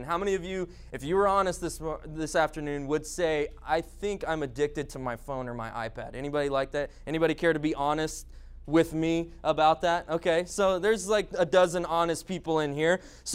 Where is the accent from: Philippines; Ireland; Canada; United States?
Philippines; I grew up in the Philippines as a missionary kid